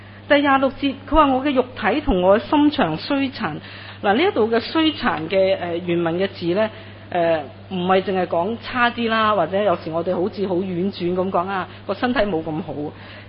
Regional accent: Hong Kong; 所以我们生长在香港长大，我们很明白的了，有地有楼呢

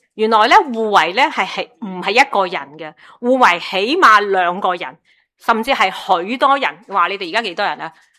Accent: China; 我哋中国人最中意系咁样啊

